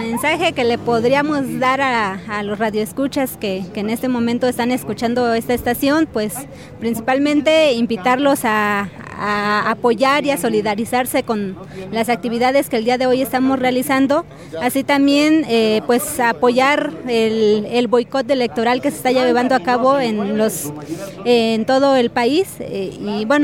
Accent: Mixteca, Mexico; vengo de la región de la Mixteca.

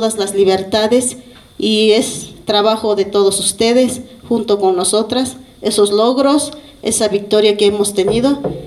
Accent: Xochitlán de Flores Magón, Oaxaca, Mexico; Vengo desde el Xochitlán de Flores Magón, Oaxaca, barrio Escopeta.

